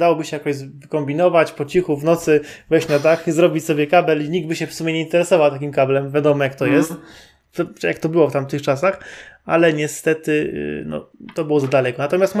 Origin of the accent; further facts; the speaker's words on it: Rawicz, Greater Poland Voivodeship, Poland; U nas w Rawiczu też to się zdarzało, chociaż ja miałem takiego pecha, że mieszkałem akurat w takim miejscu, że wszyscy moi koledzy byli naprawdę z 300 metrów dalej.